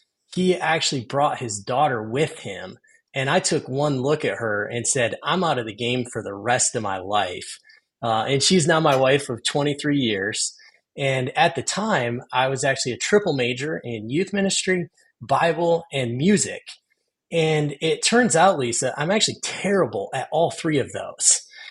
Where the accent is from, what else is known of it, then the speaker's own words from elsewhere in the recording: Michigan, United States; also born or lived in Ohio; now in Indiana, United States; I am a product of the Great Lakes through and through, born and raised in Michigan and Ohio, and then made my roots in Indiana.